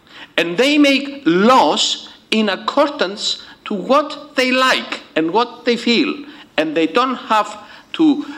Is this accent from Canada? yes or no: no; Limassol District, Cyprus; the air base at Akrotiri, which is just outside my hometown, is used very extensively by the Americans.